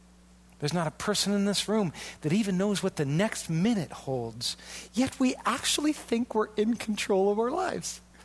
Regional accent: Iowa, United States; And I'm from Iowa. It's like, I'm not going any further north. It's cold.

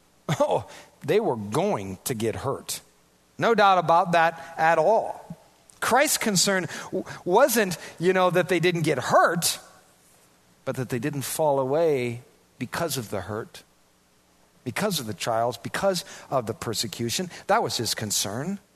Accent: Iowa, United States; Now, I'm from Iowa. I'm really regressing here. I'm from Iowa, you know, and we're not looking for demons under every rock.

